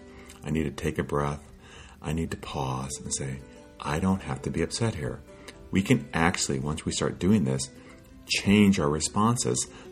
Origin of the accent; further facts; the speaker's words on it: Midwest, United States; Because I was from the Midwest.